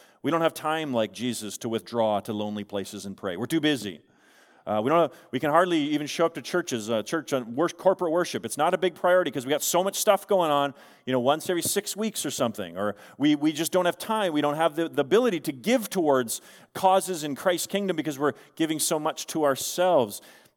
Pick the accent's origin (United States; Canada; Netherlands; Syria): Canada; I will never forget one of my proudest moments as a child, as a Canadian, and then one of my most shame-filled moments as a Canadian.